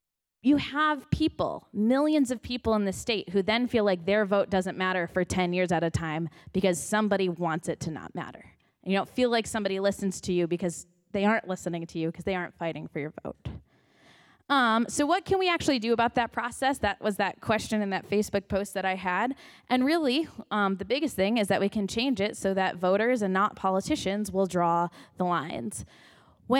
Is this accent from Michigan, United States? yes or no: yes; Grand Rapids, Michigan, United States; This is an example near my house. I'm from Grand Rapids.